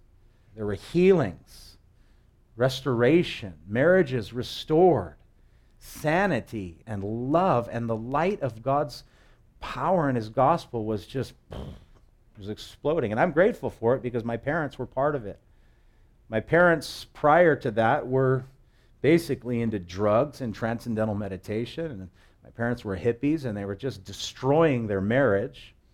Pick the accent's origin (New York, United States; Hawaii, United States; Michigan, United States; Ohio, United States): Hawaii, United States; Sunset Beach; And where I grew up on the North Shore of Hawaii, up here at Sunset Beach, there was no exception.